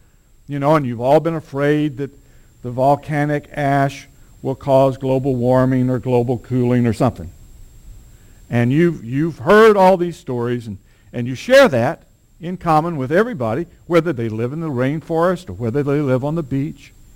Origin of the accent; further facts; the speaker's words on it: Texas, United States; You know, I'm just a Texan. I say just a Texan.